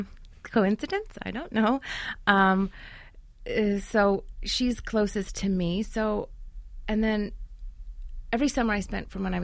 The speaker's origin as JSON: {"language": "English", "town": "Kielce", "region": "Świętokrzyskie Voivodeship", "country": "Poland", "tie": "born or raised there", "said": "Even the Polish girls in Kielce, my hometown, are different from the Polish girls in the neighborhood that I grew up in, that my grandmother's from, that my parents are from."}